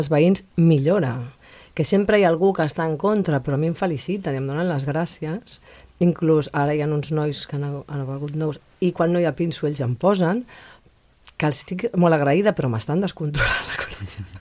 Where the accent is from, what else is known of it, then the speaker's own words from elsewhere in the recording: Barcelona, Catalonia, Spain; quan jo era petita i joveneta a Barcelona